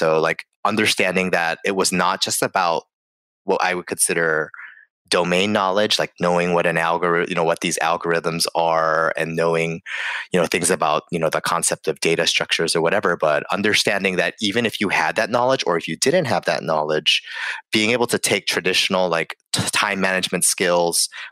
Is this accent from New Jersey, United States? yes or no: no; Hawaii, United States; I'm from Hawaii originally, so people get a little weirded out by the fact that I say like, I love Portland, and they compare and contrast it with the beaches of Hawaii.